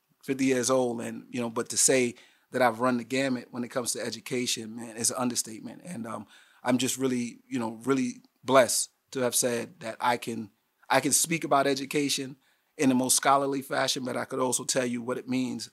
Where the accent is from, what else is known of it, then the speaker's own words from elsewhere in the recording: Mount Vernon, New York, United States; I saw an opportunity to work at a school in Westchester, you know, because I grew up in Mount Vernon.